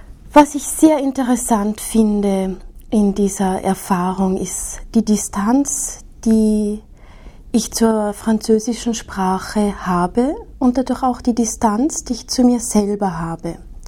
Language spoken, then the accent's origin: German; Austria; first language German; moved away as an adult; now in France; Ich spreche Deutsch, das ist meine Muttersprache.